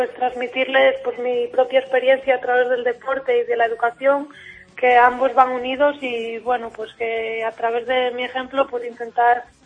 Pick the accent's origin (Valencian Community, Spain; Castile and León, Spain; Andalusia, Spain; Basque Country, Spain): Castile and León, Spain; Me crié, digamos, en Cuatro Vientos y ahora pues resido en Fuentes Nuevas.